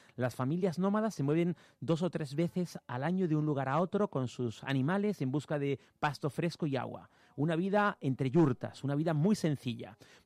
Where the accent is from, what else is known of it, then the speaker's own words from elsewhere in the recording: Canary Islands, Spain; yo vivo en Tenerife, soy tinerfeño. Vivo en La Orotava y tengo un apartamentito pequeño en un edificio viejo.